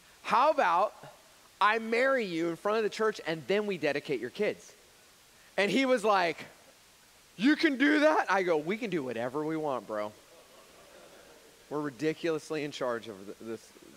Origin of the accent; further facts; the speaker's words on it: Fresno, California, United States; they're like, so where are you from? I'm like, oh, I'm from Fresno.